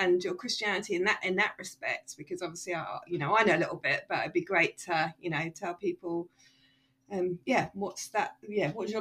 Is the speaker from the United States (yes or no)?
no; United Kingdom; I got it less because obviously I'm British